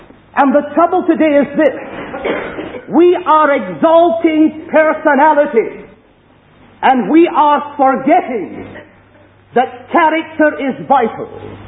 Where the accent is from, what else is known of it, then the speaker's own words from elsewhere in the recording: Scotland, United Kingdom; And being Scottish, perhaps I'll act as the middle link tonight.